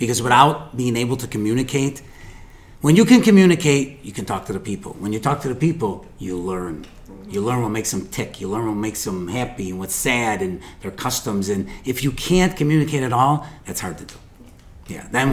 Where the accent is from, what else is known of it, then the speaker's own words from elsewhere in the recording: Chicago, Illinois, United States; born there; Hey, I didn't come here on a boat. I was born in Chicago.